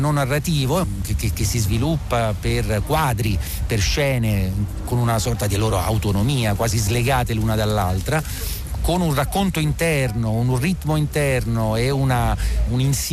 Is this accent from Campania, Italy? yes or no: no; Rome, Lazio, Italy; essendo romano d'origine, sono cresciuto in questa città, affezionato a questa città che non ho mai compreso bene.